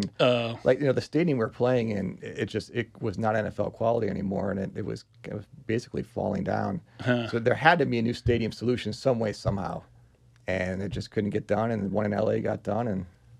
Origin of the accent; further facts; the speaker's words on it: Buffalo, New York, United States; It's when I was a young kid growing up in Buffalo, we had an NBA team.